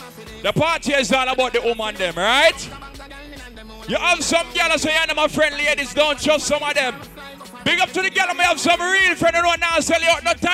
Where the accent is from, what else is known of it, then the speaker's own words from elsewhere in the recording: Miami, Florida, United States; I represent Ecstatic Zone. I'm from Miami, Florida.